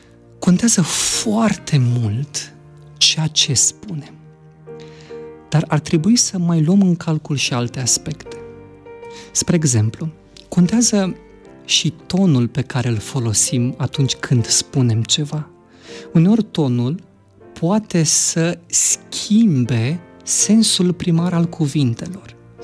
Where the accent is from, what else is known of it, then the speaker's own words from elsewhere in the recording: Galați, Galați County, Romania; now in Bucharest, Romania; Sunt din Galați deloc, deși de o vreme m-am mutat în București.